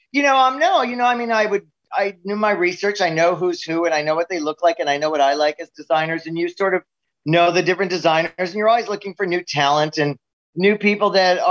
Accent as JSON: {"language": "English", "region": "New York", "country": "United States", "tie": "born or raised there", "said": "Yeah, I grew up in Long Island, and it's not a very fashionable place. But you're right next to New York City"}